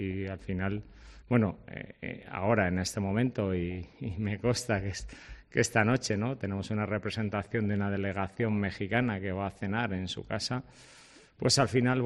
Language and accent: Spanish; Valladolid, Castile and León, Spain; me puede el corazón, ¿no?, por mi tierra, pero bueno, es que Valladolid...